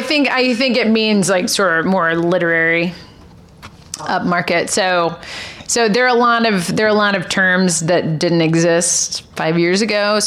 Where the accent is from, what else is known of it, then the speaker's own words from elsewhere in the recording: Austin, Texas, United States; now in New York, United States; I'm from Texas, and I grew up in Austin.